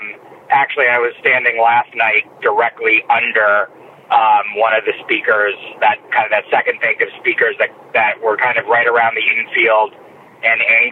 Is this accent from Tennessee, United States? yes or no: no; Boston, Massachusetts, United States; Yeah, I mean, I'm from the Boston area. I've been to Fenway probably hundreds of times